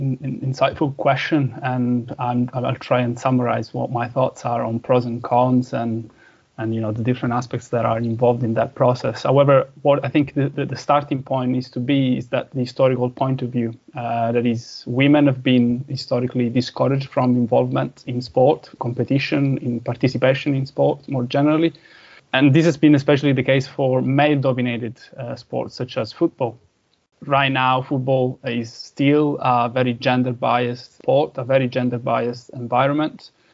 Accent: Reggio Calabria, Calabria, Italy; a follower of my hometown football club, which is currently playing in the second division of Italian men's football. My hometown football club is Regina

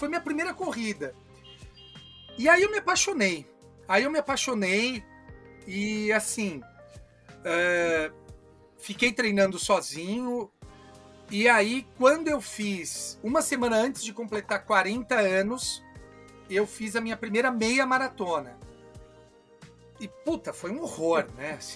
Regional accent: Bebedouro, São Paulo, Brazil; quando eu era criança lá em Bebedouro

